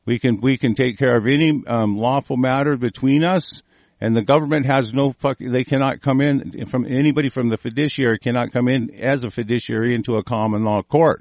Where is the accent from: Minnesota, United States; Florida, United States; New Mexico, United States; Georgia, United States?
Florida, United States; Daytona Beach; born there; now in Oregon, United States; You're correct, but I was born in Daytona Beach.